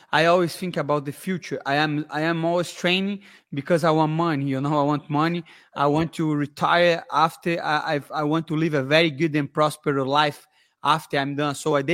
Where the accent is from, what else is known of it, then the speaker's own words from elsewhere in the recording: Brazil; You know, I'm from Brazil.